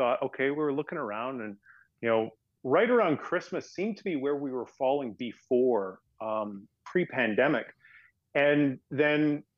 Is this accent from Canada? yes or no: yes; Canada; I think being Canadian means that you get tired of things and you like variety.